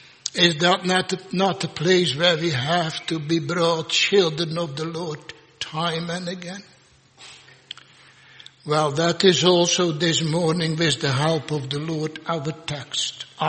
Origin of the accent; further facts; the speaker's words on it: Zeeland, Netherlands; I grew up with Dating in Zeeland.